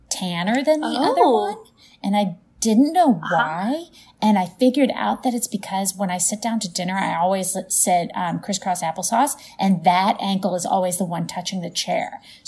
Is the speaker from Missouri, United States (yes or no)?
yes; Missouri, United States; accent: St. Louis; What did I say the other day where my accent came out so hard? Oh, it was Fard Taurus. My first car was a Fard Taurus. That's more like St. Louis than Midwestern, but like.